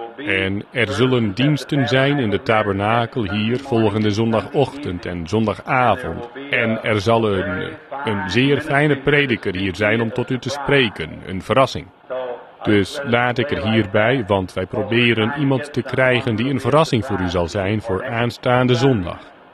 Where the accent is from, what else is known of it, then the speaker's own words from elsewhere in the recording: Indiana, United States; Of geboren, en ik ben hier in Indiana opgegroeid.